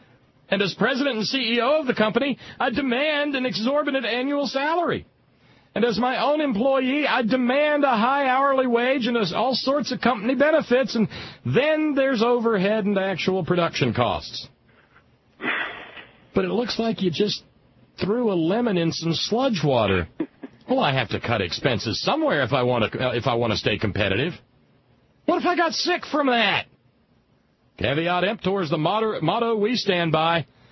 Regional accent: Alabama, United States; I remember there was one in my hometown in Alabama, and it did.

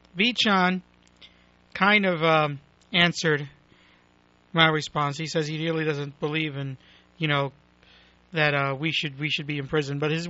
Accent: Brooklyn, New York, United States; I used to like the Mets. I grew up in Brooklyn.

